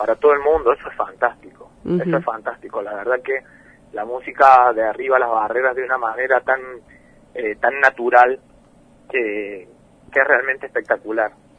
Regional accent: Córdoba, Argentina; accent: Córdoba tonada; now in Puerto Iguazú, Argentina; Soy de Córdoba, siempre lo digo, se me nota mucho

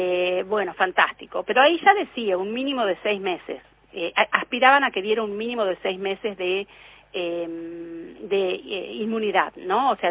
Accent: Trenque Lauquen, Buenos Aires Province, Argentina; Así que yo soy de Trenquelauquen.

